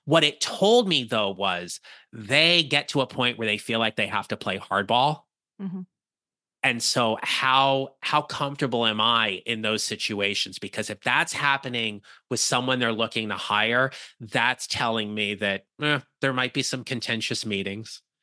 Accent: New Jersey, United States; Now, Kate, you know this, I'm from New Jersey. It is part of my charm.

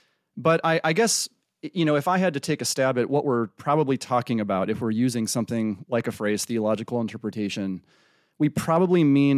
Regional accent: Freeport, Illinois, United States; I was raised in the Midwest, Freeport, Illinois, which is, most people haven't heard of it.

